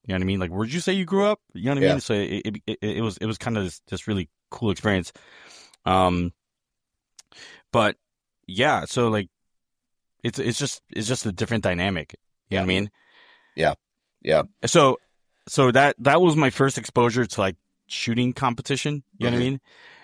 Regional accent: Northeast, United States; accent: northeastern; somewhere in there I lost my northeastern accent. It comes out when, I'm hollering at my kids or I'm upset.

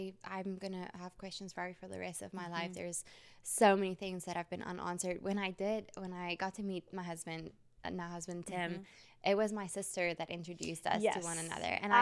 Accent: South Africa; now in United States; And I grew up in South Africa my whole life. The first time I ever came to the United States was when I came to participate in Miss Universe, right?

